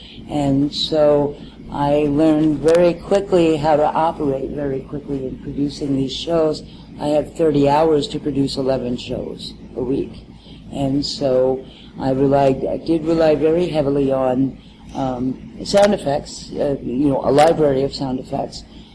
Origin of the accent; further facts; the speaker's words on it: Santa Fe, New Mexico, United States; I'm from Santa Fe, New Mexico.